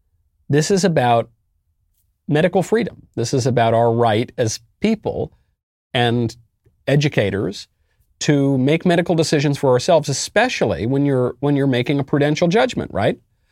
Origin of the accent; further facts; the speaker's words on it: New York, United States; I can say this as a New Yorker.